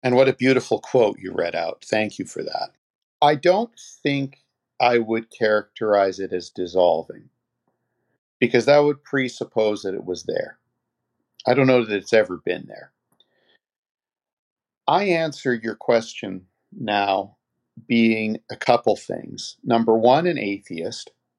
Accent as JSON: {"language": "English", "country": "Canada", "said": "I'm just quite resentful as a Canadian that these ethnic, religious identities imported from across the ocean consume so much of our public life and time."}